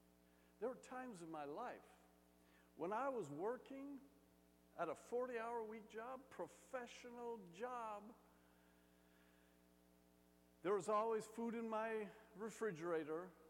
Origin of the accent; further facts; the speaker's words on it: Jamaica; now in United States; I grew up in Jamaica, in the West Indies.